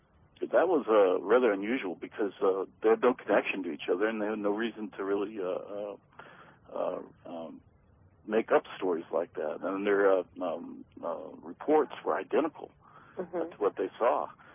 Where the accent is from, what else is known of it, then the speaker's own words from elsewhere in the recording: Oklahoma, United States; And I'm investigating a case right here in my hometown here in Oklahoma